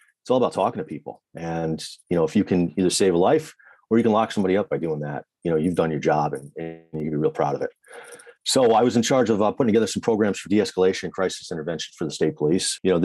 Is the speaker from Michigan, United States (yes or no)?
no; Rotterdam, New York, United States; I grew up in Capital District, New York State, right outside of Albany in Rotterdam, and always wanted to be a cop.